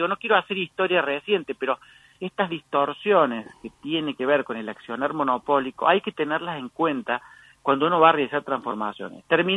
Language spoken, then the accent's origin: Spanish; Córdoba, Argentina; incluso no le gusta mucho a mis amigos de Buenos Aires, yo soy de Córdoba